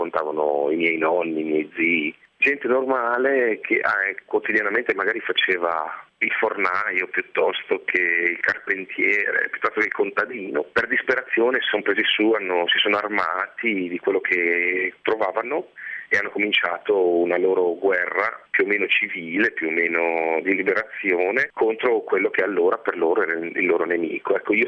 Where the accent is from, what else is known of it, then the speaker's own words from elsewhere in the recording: Emilia-Romagna, Italy; siamo cresciuti tutti in Emilia, zone molto radicate con una cultura molto forte